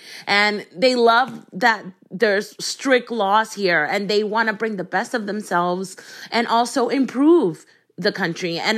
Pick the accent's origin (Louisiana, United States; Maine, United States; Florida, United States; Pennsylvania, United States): Florida, United States; Miami; English is a second language; also born or lived in Dominican Republic; It's inspired by my own experiences growing up in Miami in a Dominican family and coming at a young age and having to learn American customs and English.